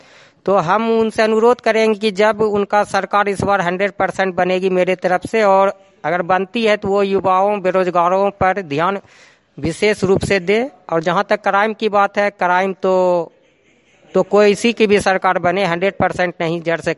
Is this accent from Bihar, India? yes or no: yes; Bihar, India; मैं लाल रोजा निवासी 2 नंबर वार्ड का रहने वाला हूँ, मैं बिहार राज्य का ही हूँ।